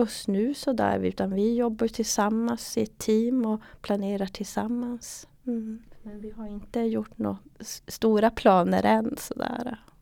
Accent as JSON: {"language": "Swedish", "town": "Luleå", "region": "Norrbotten County", "country": "Sweden", "said": "jag är från Luleå och arbetar som kurator på syncentralen"}